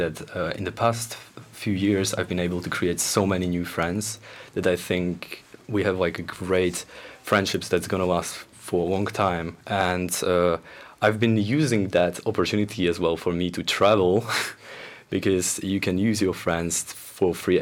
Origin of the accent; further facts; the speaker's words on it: Slovakia; English is a second language; I come from Slovakia and I represent the country of Nigeria at this current conference.